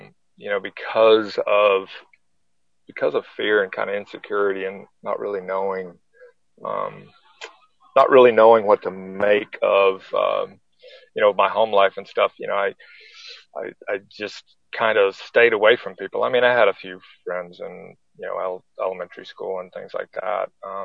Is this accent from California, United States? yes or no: yes; Victorville, California, United States; born there; So I was born in Victorville, California. My father was in the Air Force.